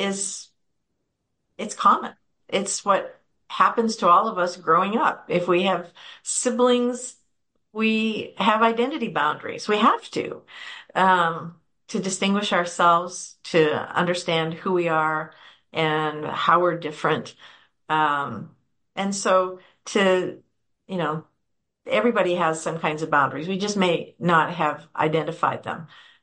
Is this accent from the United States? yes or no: no; Canada; I'm also Canadian, and so Canadians have a hard time not telling people who they are